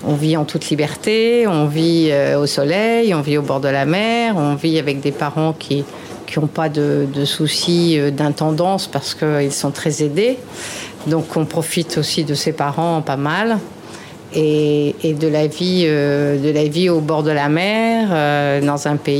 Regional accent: Gabon; j'ai passé toute mon enfance au Gabon. Puisque mon père était fonctionnaire et après l'Indochine, nous sommes allés vivre au Gabon.

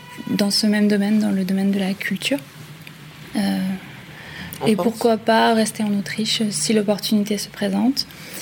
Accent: Grand Est, France; now in Vienna, Austria; Moi, je viens de Lorraine. Près de la frontière.

